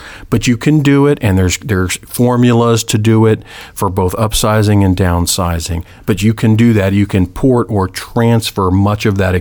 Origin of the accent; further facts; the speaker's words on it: California, United States; And what's neat about the beaches is, I'm from California. The water's much colder there